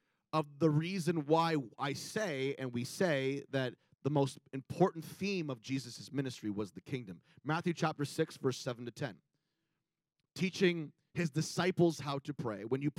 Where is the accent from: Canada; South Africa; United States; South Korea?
Canada; Maybe because I'm a Canadian.